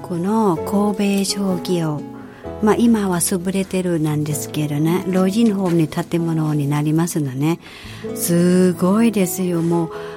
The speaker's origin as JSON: {"language": "Japanese", "country": "Thailand", "second_language": "Japanese", "lives_now": "Japan", "said": "神戸商業の時は多分私タイ人一人です。"}